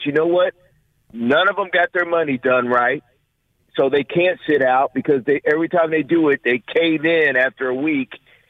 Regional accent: United States; Hey, first of all, I want to say I'm an American who's black.

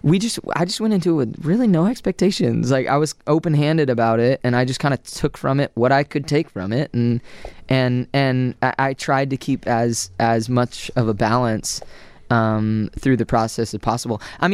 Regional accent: Texas, United States; I am from Texas.

